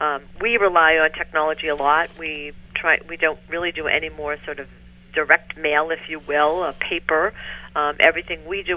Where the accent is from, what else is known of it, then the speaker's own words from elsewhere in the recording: Waltham, Massachusetts, United States; I'm originally from Waltham, which is outside of Boston, and came up here to the Chamber 9 years ago